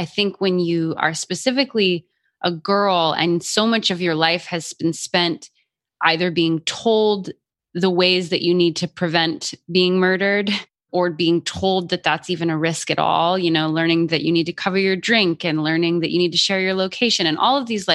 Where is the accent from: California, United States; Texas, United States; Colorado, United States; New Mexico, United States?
New Mexico, United States; Albuquerque; You know, I grew up in Albuquerque, New Mexico, where stories about Indigenous women being murdered are frequent